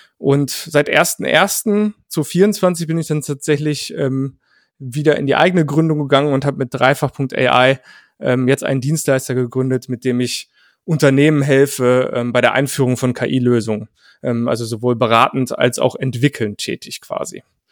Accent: Paderborn, North Rhine-Westphalia, Germany; in Paderborn, da wo ich herkomme

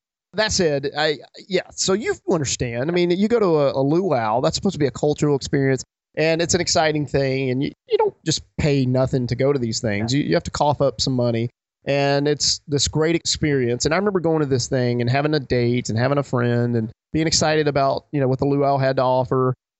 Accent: Alabama, United States; also born or lived in Hawaii; And so growing up in Alabama and living in Hawaii, all these Alabama people are coming to Oahu

